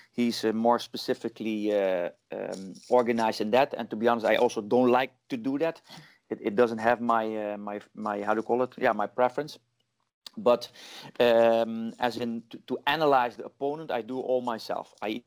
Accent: Netherlands; now in India; In a nutshell, I'm from Holland. That's first. I'm 47 years old.

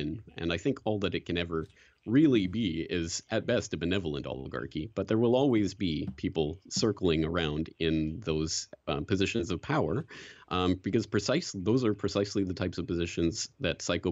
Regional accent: Canada; now in Japan; being Canadian in Japan, so I'm not an American.

